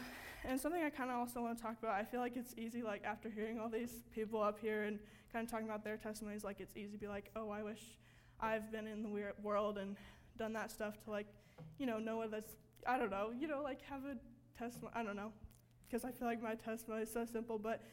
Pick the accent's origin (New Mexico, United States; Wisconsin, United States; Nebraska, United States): Nebraska, United States; Lincoln; as you know. I'm from Lincoln, Nebraska.